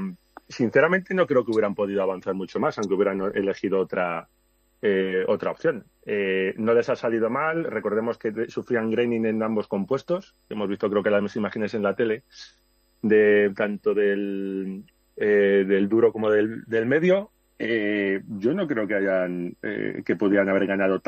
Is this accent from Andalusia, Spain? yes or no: no; Catalonia, Spain; now in Alcalá de Henares, Spain; Bueno, uno era de adopción, que yo soy catalán.